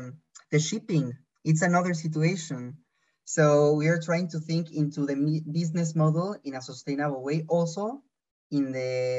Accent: Mexico; now in Belgium; I'm from Mexico. But we are spreading the world because I'm living in Belgium.

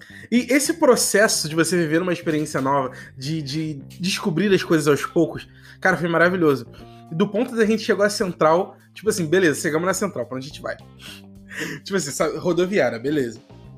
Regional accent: Rio de Janeiro, Brazil; Rio de Janeiro é gigantesco. Sou carioca desde que eu nasci, mano.

